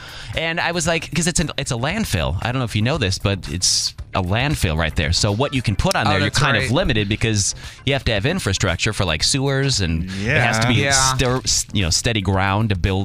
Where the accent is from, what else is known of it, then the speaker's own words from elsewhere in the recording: Lowell, Indiana, United States; I remember my aunt used to work at a Dairy Queen when I was growing up in Lowell, Indiana.